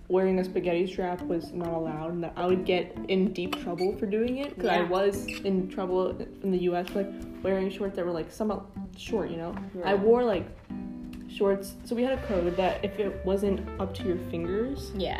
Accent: England, United Kingdom; But I'm English.

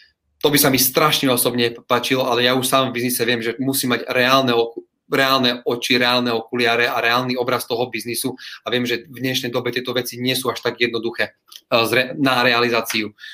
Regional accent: Svidník, Prešov Region, Slovakia; now in London, United Kingdom; A proste my sme z východného Slovenska, Svidník, kde tých pracovných príležitostí je skutočne úplne minimum.

